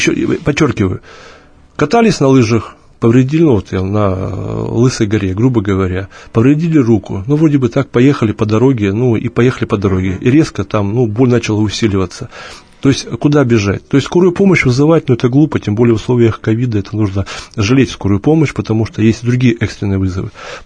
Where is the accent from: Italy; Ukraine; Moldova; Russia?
Russia; Far East; потому что я сам с Дальнего Востока